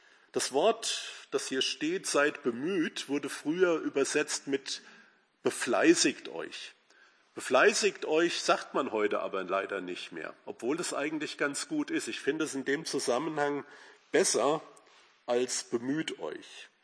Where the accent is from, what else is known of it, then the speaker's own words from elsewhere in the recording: Meerholz, Hesse, Germany; in meinem Heimatort Meerholz war.